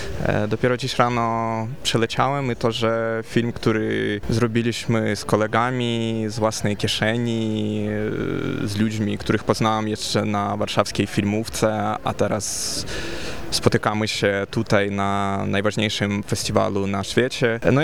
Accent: Kyiv, Ukraine; Polish is a second language; now in Poland; śledząc to, co się dzieje w moim kraju pochodzenia, jestem z Ukrainy, z Kijowa

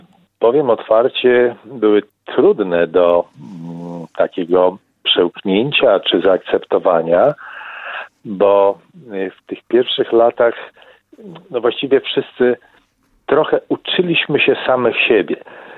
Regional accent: Warsaw, Masovian Voivodeship, Poland; now in Lublin, Poland; ponieważ ja pochodzę z Warszawy i można powiedzieć przyjechałem do Lublina i kończyłem tutaj studia

